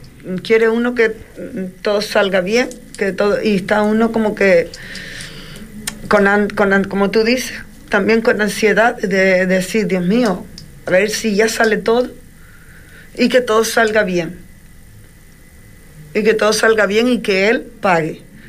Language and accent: Spanish; Canary Islands, Spain; Sí, también de toda Canarias, de Fuerteventura, de mi Fuerteventura, de toda Canarias y de fuera de España también.